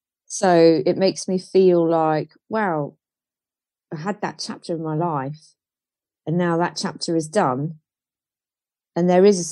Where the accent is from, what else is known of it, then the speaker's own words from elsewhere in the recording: South West England, United Kingdom; Well, I was brought up in Cornwall.